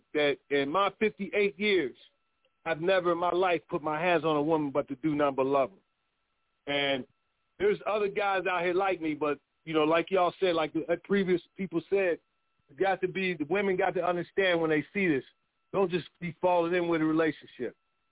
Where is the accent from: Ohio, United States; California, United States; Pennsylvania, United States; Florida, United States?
Pennsylvania, United States; Pittsburgh; Like my brother from Philly, that's my homeboy. I'm from Pittsburgh, Pennsylvania. We all from PA.